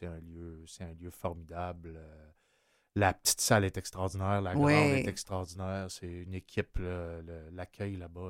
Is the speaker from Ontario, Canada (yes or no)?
no; Montreal, Quebec, Canada; depuis 7-8 ans, moi, je suis venu à Montréal. Je suis un Montréalais à la base. J'ai été à Québec parce que c'est la seule école de théâtre qui m'a accepté.